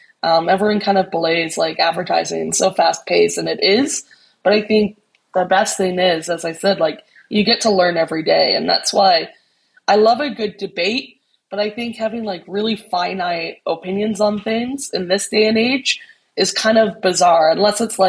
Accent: Canada; also born or lived in New York; now in Singapore; And I love New York, though I'm a Canadian. I'm told my accent has been lost a little bit by my family.

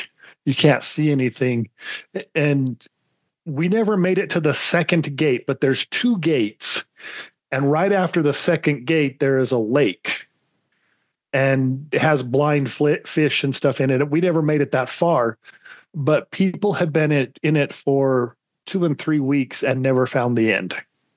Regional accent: Animas, New Mexico, United States; I grew up in a small town in southern New Mexico named Animas.

